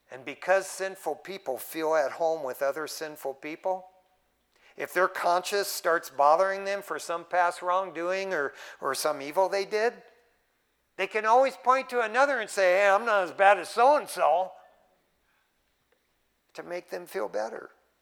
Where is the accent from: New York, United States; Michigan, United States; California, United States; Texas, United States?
Michigan, United States; Detroit; I mean, that's what we grew up with in Detroit, Michigan.